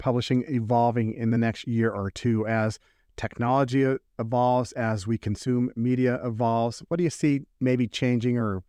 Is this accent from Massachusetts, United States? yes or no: no; Wyoming, United States; Throw my home state on there, would you? Wyoming.